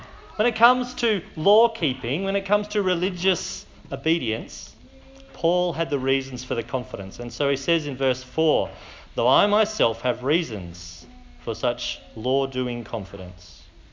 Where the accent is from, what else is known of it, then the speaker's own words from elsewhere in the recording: Canberra, Australian Capital Territory, Australia; When you heard I was from Canberra, did you think, oh, no, that's where you get knifed?